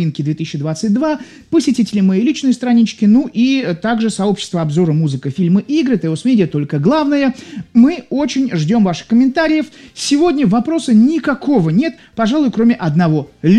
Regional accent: Saint Petersburg, Russia; я из Петербурга, я болею за «Зенит».

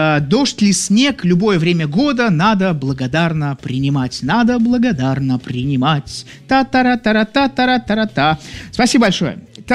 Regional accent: Izhevsk, Udmurtia, Russia; born there; now in Anapa, Russia; Родилась в Ижевске, привыкла к нормальной зиме.

